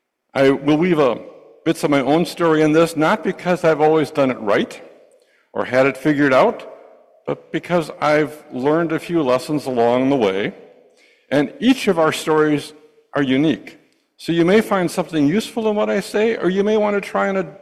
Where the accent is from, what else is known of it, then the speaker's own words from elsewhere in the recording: Marinette, Wisconsin, United States; now in Madison, United States; When I was growing up in Marinette, it was a city of about 14,000 nestled on the shore of the Menominee River that formed the border with Michigan.